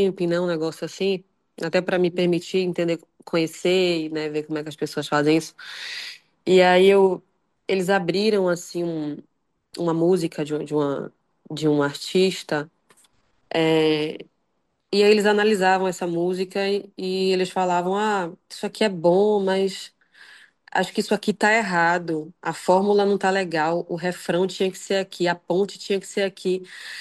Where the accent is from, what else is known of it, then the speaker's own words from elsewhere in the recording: Feira de Santana, Bahia, Brazil; Eu sou de Feira, né, que é uma cidade ali de muito fluxo de passagem, né?